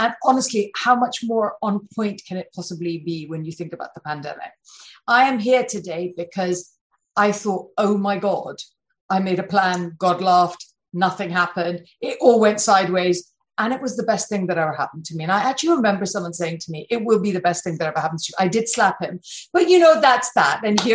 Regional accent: United Kingdom; But, you know, we're British, so we do say Hoffman because that's

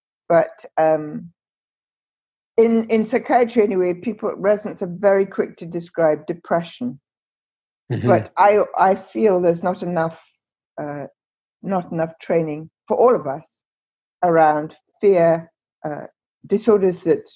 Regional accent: Canada; But I'm in the very, very lucky position as a Canadian psychiatrist

